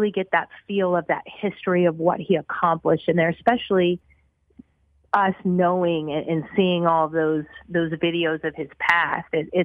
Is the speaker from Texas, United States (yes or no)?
yes; Texas, United States; And we ended up back here just because I'm from Texas.